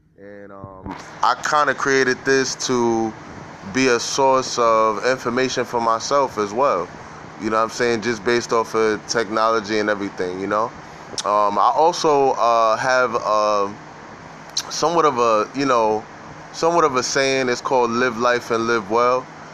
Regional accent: New York, United States; I'm from New York, mind you know what I'm saying? I live in New York, and, you know, I'm from the hood

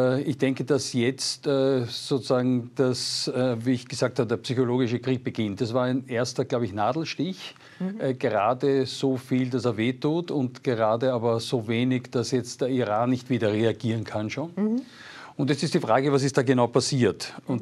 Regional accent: Austria; Wir als Österreicher sind da immer wieder ein bisschen in der Zwickmühle.

